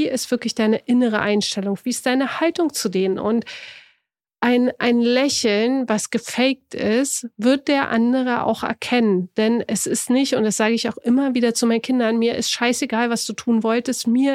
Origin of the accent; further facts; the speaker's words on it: East Germany, Germany; Ich komme aus dem Osten.